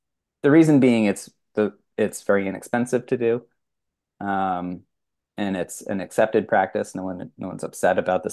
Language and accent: English; East Coast, United States; So I grew up on the East Coast, and every town there has a little square with all the shops set up around it.